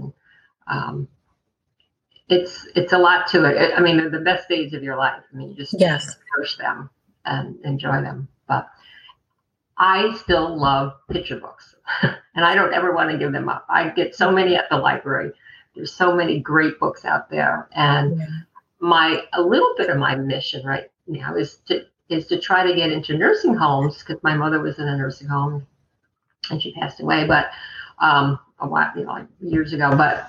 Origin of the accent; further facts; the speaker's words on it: Albany, New York, United States; Well, I hail from New York State, upstate New York, around the Capital Region, which is Albany, New York. I live outside of Albany, New York.